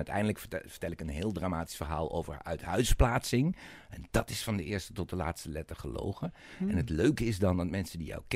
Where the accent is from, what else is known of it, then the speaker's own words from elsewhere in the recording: Roermond, Limburg, Netherlands; Op enig moment ben ik in mijn leven teruggegaan naar mijn geboortestad Roermond.